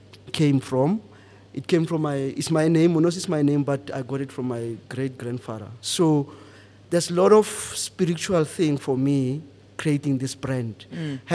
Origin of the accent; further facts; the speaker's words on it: Mabopane, Gauteng, South Africa; moved away as an adult; now in Johannesburg, South Africa; I'm from Mabopane in Pretoria. So, yeah, just to summarize a bit, I was raised by both parents, even though they are late now. However, I moved from Pretoria to Johannesburg like 2009 due to work.